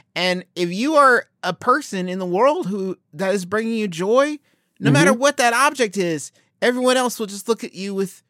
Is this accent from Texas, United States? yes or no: no; Florida, United States; Every year in my hometown in Florida, they throw the annual Sop Choppy Worm Grunting Festival.